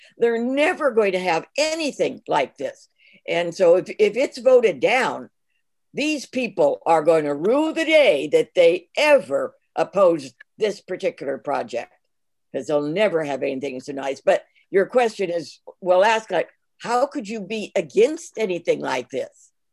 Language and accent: English; Mission Viejo, California, United States; well, I'm from Mission Viejo. I'm far from Anaheim Hills. What good would I do?